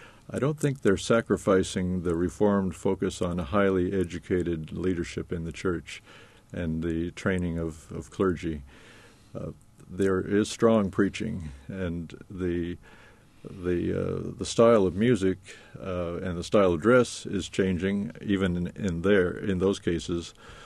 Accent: Nebraska, United States; I grew up in Nebraska.

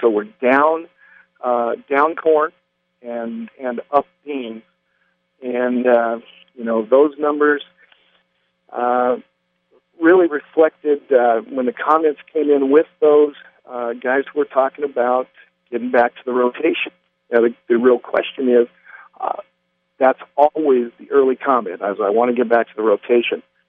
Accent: Wyoming, United States; I grew up in Wyoming, went to school at the University of Wyoming, and we are about 23 miles off the Wyoming border, as far west of Nebraska as you can get.

